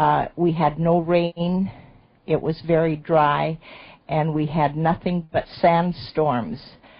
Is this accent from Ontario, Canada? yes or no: no; Aberdeen, Saskatchewan, Canada; born there; I was born in Aberdeen, Saskatchewan, Canada, in 1932. We were on a farm until I was about 3 years old. It was during the Depression. Where I was born is a prairie.